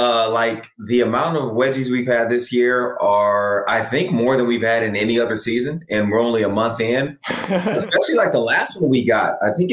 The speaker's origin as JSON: {"language": "English", "town": "Houston", "region": "Texas", "country": "United States", "tie": "born or raised there", "said": "And the reason I did it was because I grew up in Houston, Texas."}